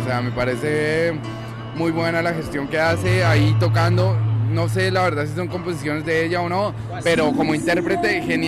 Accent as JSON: {"language": "Spanish", "country": "Colombia", "lives_now": "Valladolid, Spain", "said": "Somos bueno, colombianos, estamos en Valladolid"}